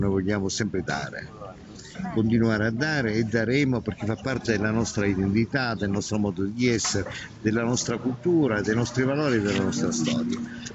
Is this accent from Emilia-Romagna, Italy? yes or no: no; Sicily, Italy; noi siamo siciliani, e se vediamo che c'è una mano che viene dal mare è perché uno sta affondando